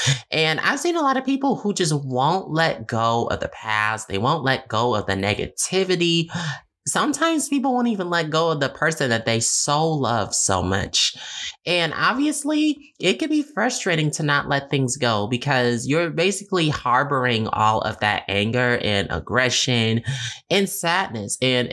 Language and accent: English; Detroit, Michigan, United States; the stories of my life growing up in Detroit, Michigan. That's where I'm from.